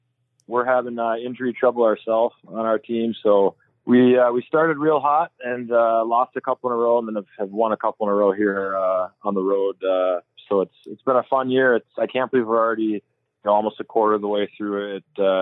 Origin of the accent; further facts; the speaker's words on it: Bloomington, Minnesota, United States; So I grew up in Minnesota. I went to Canterbury Park a couple times, which is only probably 5-10 miles from where I grew up in Bloomington, Minnesota.